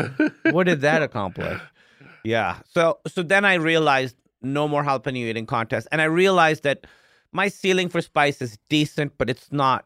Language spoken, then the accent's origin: English; Pakistan; Yeah, so, you know, I grew up in Pakistan. Our food is pretty spicy.